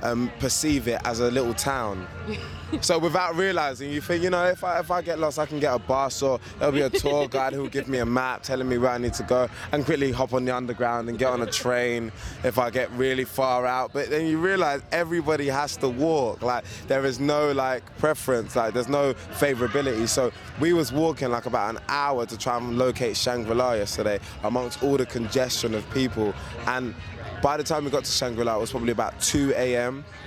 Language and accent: English; United Kingdom; so I just say I'm a British musician, but whatever you want to call it, that doesn't really matter